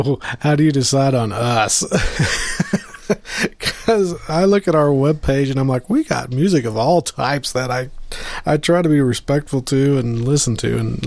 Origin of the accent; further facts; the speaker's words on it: Kansas, United States; Good Lord, I'm in Kansas, as you can tell by my accent.